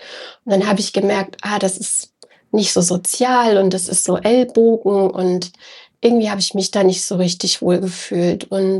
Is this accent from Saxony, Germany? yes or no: yes; Leipzig, Saxony, Germany; born there; moved away as an adult; now in Berlin, Germany; Komme eigentlich gebürtig aus Leipzig und bin dann nach Berlin gezogen